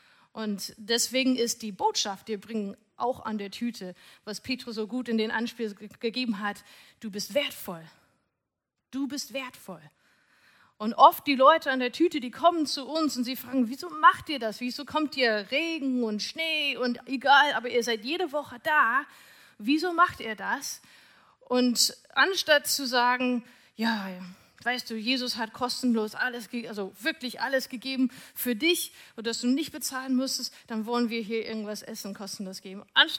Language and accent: German; Seattle, Washington, United States; German is a second language; now in Germany; vielleicht hört ihr schon an meinem Akzent, ich bin nicht gebürtig Deutsche. Ich bin eigentlich ursprünglich aus USA. Ich bin in Seattle geboren, das ist auf der Nordwestküste, so ganz oben links, ungefähr 3 Stunden südlich von Kanada.